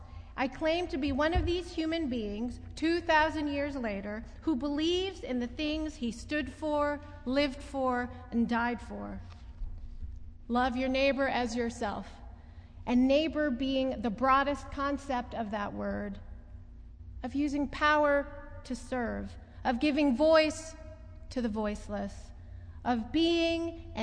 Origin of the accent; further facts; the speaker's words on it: Timonium, Maryland, United States; I grew up in Timonium on a tree-lined street of split-level houses and manicured lawns, and now I work in Homeland.